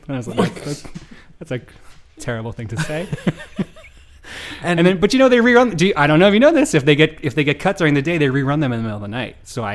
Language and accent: English; New Jersey, United States; Well, I grew up in North Jersey. I went to Chapel Hill, to UNC Chapel Hill.